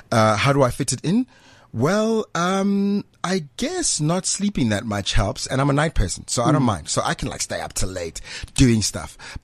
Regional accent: Pretoria, Gauteng, South Africa; also born or lived in Mamelodi; Well, I grew up in Pretoria. Well, I was born in Mamelodi. My parents moved in 1977 to Soshanguve

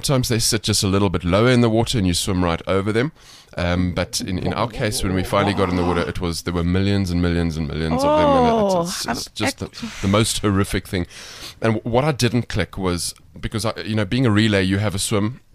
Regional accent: Cape Town, Western Cape, South Africa; I'm from Cape Town.

